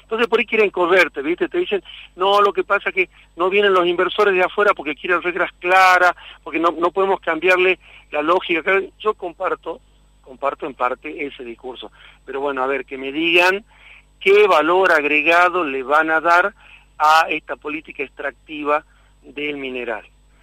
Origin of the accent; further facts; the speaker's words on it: Argentina; como argentinos, como trabajadores del campo popular